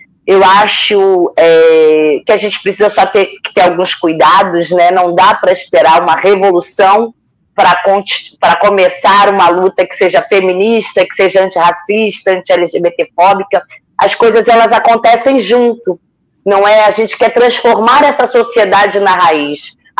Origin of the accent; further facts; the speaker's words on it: Rio de Janeiro, Brazil; Eu sou da Zona Norte do Rio, moro aqui do lado do Complexo dos Macacos e vejo isso.